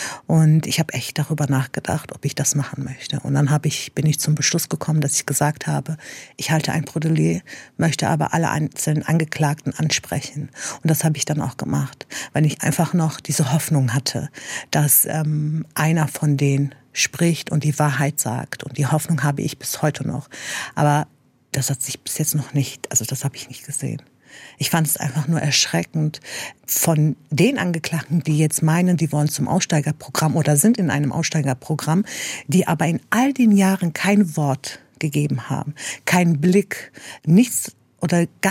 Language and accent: German; Dortmund, North Rhine-Westphalia, Germany; Deutschland ist einfach meine Heimat und Dortmund ist mein Zuhause.